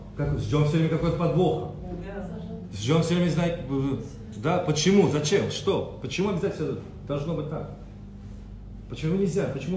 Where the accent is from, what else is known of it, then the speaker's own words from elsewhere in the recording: Russia; я вообще, я из России, я родился в России